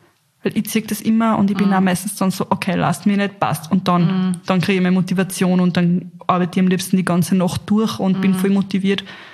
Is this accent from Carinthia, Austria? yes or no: yes; Carinthia, Austria; Aber da, wo wir gewohnt haben, ich bin in Kärnten aufgewachsen, da hat es einfach auch nichts gegeben.